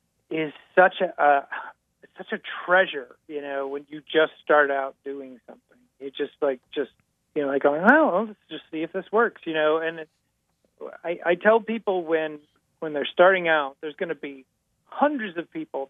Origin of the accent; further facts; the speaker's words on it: Mayville, Wisconsin, United States; When I was growing up in Mayville, Wisconsin, and then eventually went to school at MyAd in Milwaukee, coming out here just seemed like such an impossibility.